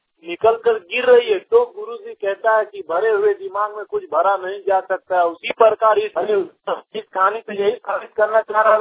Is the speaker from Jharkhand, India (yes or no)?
yes; Jharkhand, India; और मैं जिला धनबाद राज्य झारखंड का रहने वाला हूँ।